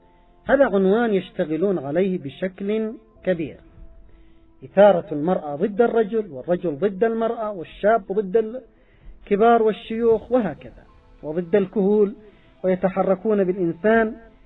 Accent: Yemen; حتى عندنا في اليمن

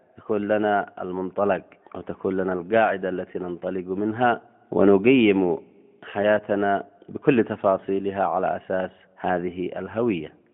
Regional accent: Yemen

